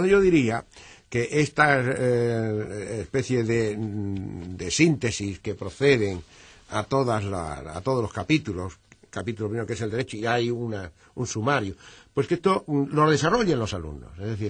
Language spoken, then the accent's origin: Spanish; Spain; lo acataré con muchísimo gusto como español que soy